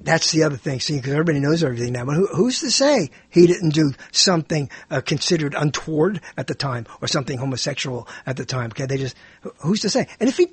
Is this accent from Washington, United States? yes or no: no; Pennsylvania, United States; No, I'm not. I'm a Pennsylvanian